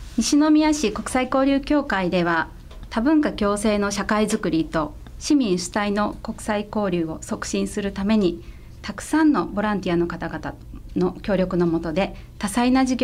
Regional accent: China; first language Chinese; Japanese is a second language; もともと中国出身なんで、中国語が母語です。

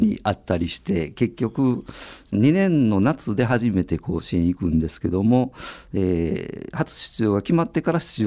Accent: Okayama, Japan; 出身は岡山なんで、岡山とも何の関係もないんですよね。

